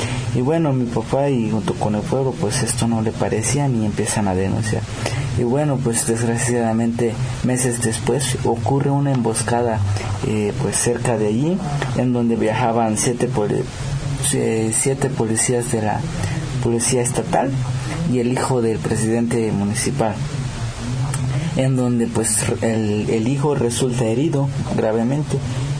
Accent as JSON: {"language": "Spanish", "region": "Chiapas", "country": "Mexico", "first_language": "Tzotzil", "second_language": "Spanish", "said": "soy del Estado de Chiapas y nuestra lengua es tzotzil."}